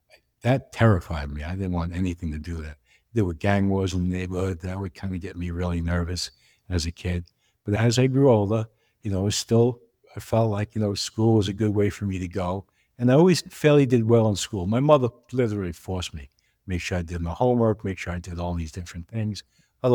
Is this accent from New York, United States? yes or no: yes; New York, United States; I grew up in New York and in a lower middle income area, which was fine. It was all family oriented. I grew up around a lot of Catholic, Polish, German, Italian, Irish, English, you name it.